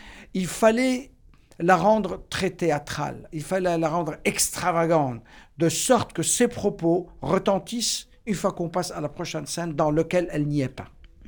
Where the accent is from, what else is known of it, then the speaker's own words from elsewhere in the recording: Beirut, Beirut Governorate, Lebanon; moved away as an adult; now in United States; Quand j'ai quitté Beyrouth pendant la guerre civile, j'avais 19 ans et j'ai déménagé aux États-Unis, c'était par l'amour de ce métier au fait.